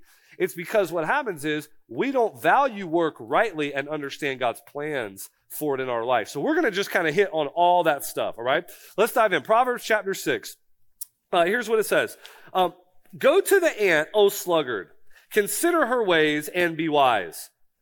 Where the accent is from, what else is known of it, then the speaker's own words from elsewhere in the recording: Florida, United States; also born or lived in South Carolina; now in North Carolina, United States; I'm from Florida. I was in South Carolina before.